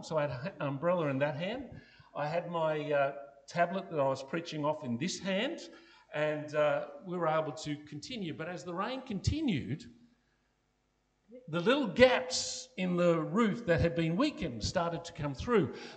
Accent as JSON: {"language": "English", "country": "Australia", "said": "Interesting enough, as an Australian pastor, they often wear this purple colour"}